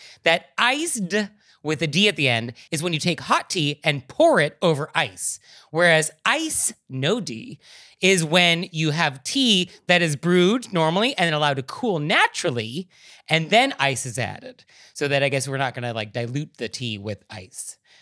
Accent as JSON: {"language": "English", "region": "California", "country": "United States", "accent": "Californian", "said": "I think me with my California accent, where I love dropping consonants"}